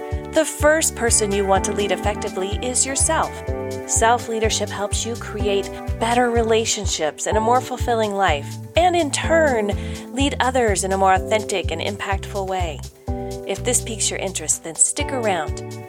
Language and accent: English; Golden, Colorado, United States; both thriving businesses in my hometown, Golden, Colorado.